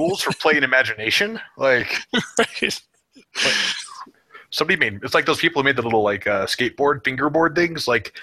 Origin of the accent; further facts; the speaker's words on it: North Dakota, United States; I'm from North Dakota, where it's really small.